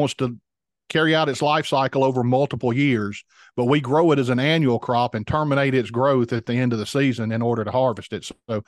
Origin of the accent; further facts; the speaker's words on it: Mississippi, United States; I'm from the South. I live in South Mississippi and I grew up working cotton.